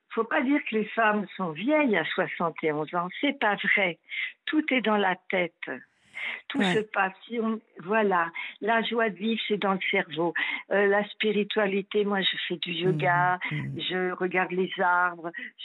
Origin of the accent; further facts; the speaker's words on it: Brittany, France; j'ai un franc-parler, hein, je suis une bretonne en plus